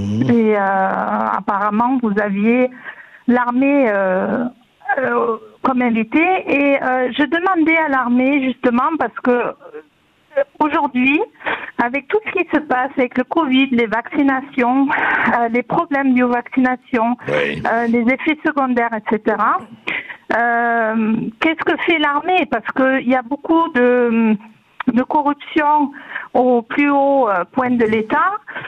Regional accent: France; en tant que Française aussi.

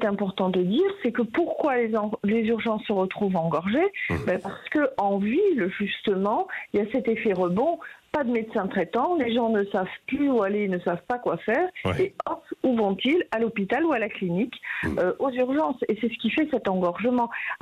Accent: Nouvelle-Aquitaine, France; Je suis du Lot-et-Garonne, donc, et comme je vous disais, avec une pénurie de médecins très importante

